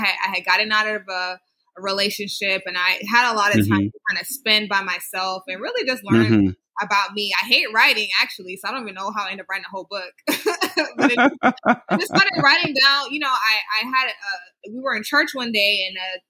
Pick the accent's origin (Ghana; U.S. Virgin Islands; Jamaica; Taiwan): U.S. Virgin Islands; St. Croix; now in Houston, United States; Grew up in church my whole life. Raised in the ministry. My dad was a youth pastor. We're originally from the Virgin Islands, St. Croix, Blues, Virgin Islands. And then we moved to Houston a few years ago. Well, a while ago. We moved to Houston.